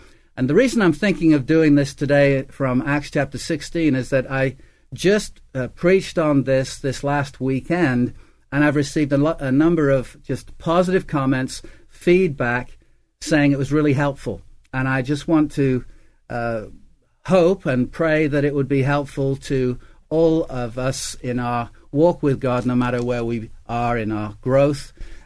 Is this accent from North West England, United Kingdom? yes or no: yes; Chester, North West England, United Kingdom; born there; I was born in Chester, which is about 3 miles inside the English border near Wales.